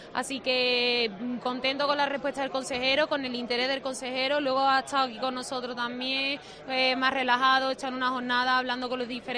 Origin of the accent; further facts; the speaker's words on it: Palos de la Frontera, Andalusia, Spain; now in Madrid, Spain; deseoso que llegara este día tan importante para los agricultores de mi pueblo.